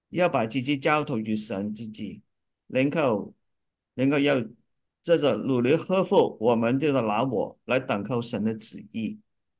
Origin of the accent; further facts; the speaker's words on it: China; 我们中国人有句话，就是以德服人者亡，以利服人者霸。